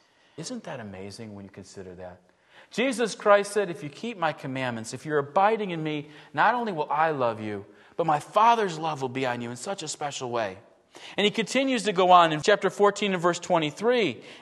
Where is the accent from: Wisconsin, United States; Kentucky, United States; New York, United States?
New York, United States; And I told him, well, I'm from Western New York.